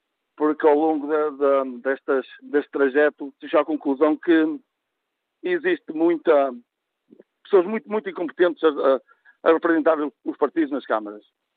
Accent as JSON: {"language": "Portuguese", "town": "Vila Verde", "region": "Braga", "country": "Portugal", "tie": "born or raised there", "said": "Eu sou natural do Conselho de Vila Verde."}